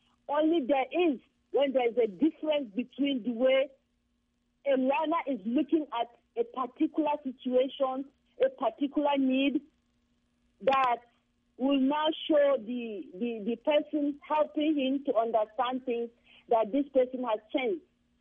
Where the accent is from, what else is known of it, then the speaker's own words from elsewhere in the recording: Nigeria; English is a second language; But as a Nigerian, I know that the change that is really going to be changed